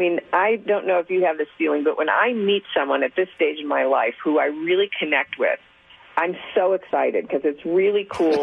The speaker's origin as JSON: {"language": "English", "town": "Cleveland", "region": "Ohio", "country": "United States", "said": "I'm Irish Catholic from Cleveland. I've been a Democrat all my life, right?"}